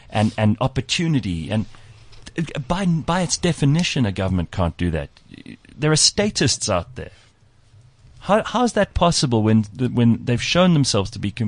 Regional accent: South Africa; Why do we have such an insecurity about being South African as opposed to being the rest of the world?

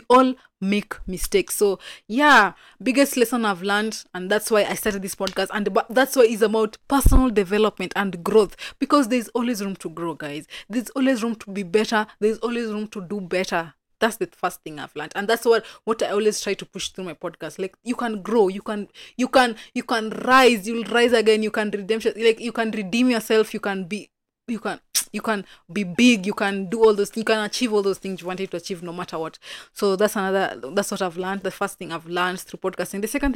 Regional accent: Kenya; And I was like, so these people know about me, and I'm from Kenya, and it's like the nominated people across Africa.

